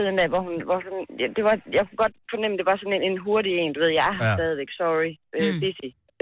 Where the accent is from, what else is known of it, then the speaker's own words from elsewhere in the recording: Viby, Central Denmark Region, Denmark; Jeg er fra Viby